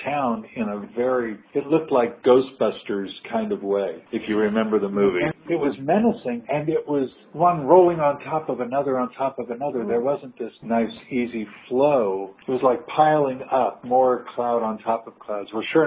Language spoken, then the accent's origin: English; Kansas, United States; I remember that gray-green color as the beginning of a tornado when I grew up in Kansas